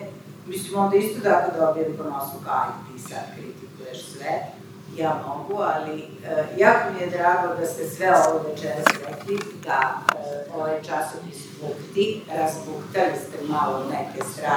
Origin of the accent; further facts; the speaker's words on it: Negotin, Southern and Eastern Serbia, Serbia; ja sam poreklom iz Negotina.